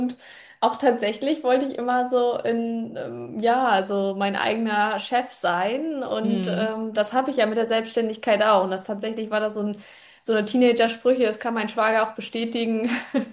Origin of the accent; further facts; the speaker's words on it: Usedom, Mecklenburg-Vorpommern, Germany; Und ich bin Inselkind. Ich komme von der Insel Usedom. Ich bin am Ostseestrand groß geworden. Ich habe viel Zeit am Ostseestrand verbracht. Ich kenne die Region